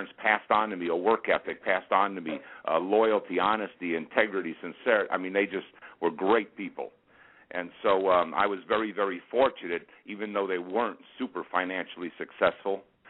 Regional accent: New Jersey, United States; also born or lived in Queens Village / New York; But most of my young life, I was raised in New Jersey on a chicken farm in central Jersey.

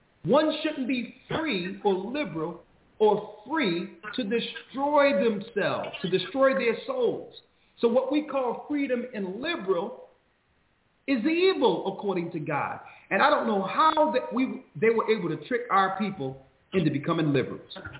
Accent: Lake Charles, Louisiana, United States; born there; I was born in Lake Charles.

